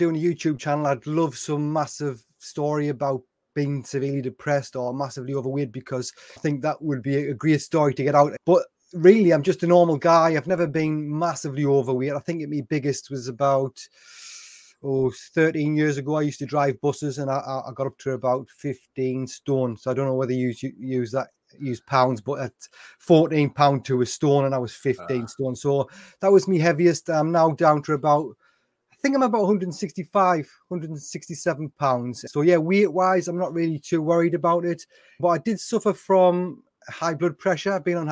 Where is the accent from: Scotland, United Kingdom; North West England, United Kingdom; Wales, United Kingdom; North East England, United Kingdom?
North East England, United Kingdom; now in Essex, United Kingdom; I'm 46-year-old from the UK. Most people from the UK will be able to tell by my accent that I'm from up in the northeast of England, but I actually live down closer to London area now in a county called Essex. Been here for about 9 years now